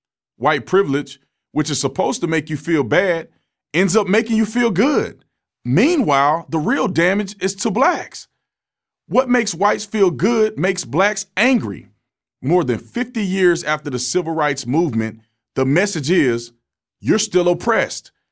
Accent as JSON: {"language": "English", "country": "United States", "said": "I'm an American who deal with my fellow Americans one-on-one."}